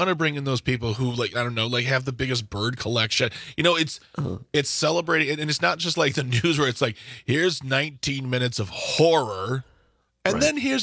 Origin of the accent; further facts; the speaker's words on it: Waukesha, Wisconsin, United States; also born or lived in Milwaukee / Kenosha / Racine; I spent my life in southeastern Wisconsin. I was born and raised in Waukesha, lived in Milwaukee, Kenosha, and Racine.